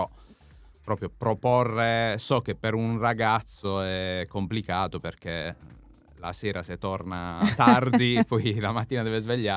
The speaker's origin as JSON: {"language": "Italian", "region": "Apulia", "country": "Italy", "said": "venire giù da noi in Puglia"}